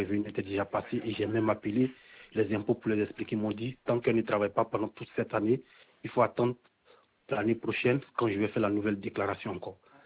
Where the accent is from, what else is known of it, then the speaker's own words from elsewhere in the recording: Côte d’Ivoire; now in France; Alors que moi, je viens de la Côte d'Ivoire, notre pays